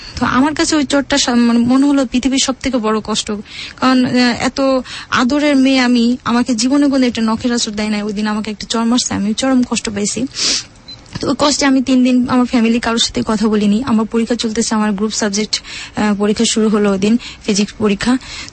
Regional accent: Khulna, Khulna Division, Bangladesh; আমার বাবা মা খুলনাতে বাসা ভাড়া থাকে এবং আমাদের গ্রামের বাড়ি গ্রাম থেকে প্রায় 10 টাকা বাস ভাড়া, এত দূর যাতায়াত পথ। তো আমরা শহরে বড় হয়েছি

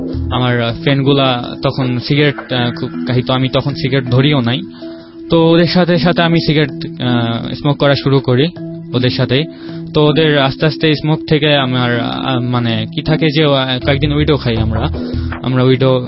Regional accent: Dhaka, Dhaka Division, Bangladesh; born there

